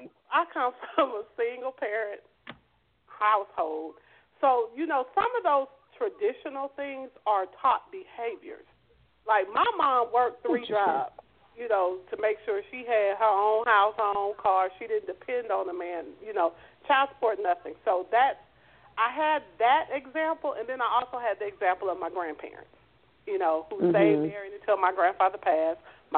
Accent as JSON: {"language": "English", "region": "California", "country": "United States", "said": "I come from California, kind of laid back. It really ain't that traditional."}